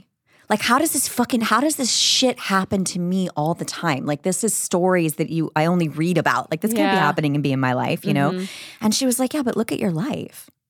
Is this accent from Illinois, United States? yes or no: no; Florida, United States; also born or lived in New York; I grew up in Florida for a little bit when my mom had agoraphobia and we had to like move from New York when I was a kid